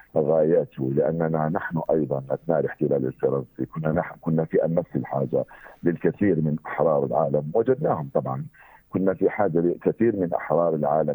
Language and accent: Arabic; Algeria; ومختلف التجارب التي عشناها نحن كجزائريين